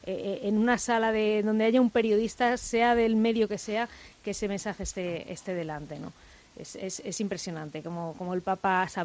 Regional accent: Spain; somos periodistas españoles

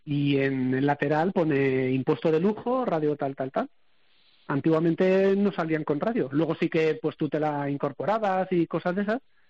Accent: Valencia, Valencian Community, Spain; que no haya aquí en mi ciudad? Yo soy de Valencia

